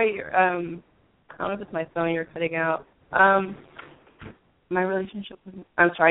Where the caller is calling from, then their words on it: California, United States; Hi. Hello. … I'm calling from California.